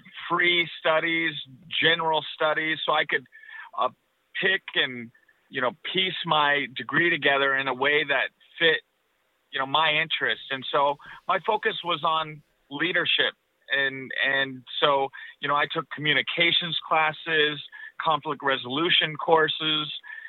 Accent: Nampa, Idaho, United States; I was born and raised in Nampa, Idaho. I'm a member of the Shoshone Bannock tribes and the son of a Mexican immigrant.

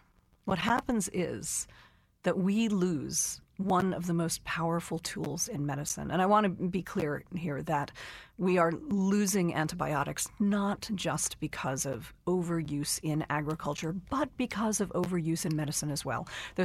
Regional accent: Georgia, United States; 1.4 billion of them in my home state of Georgia.

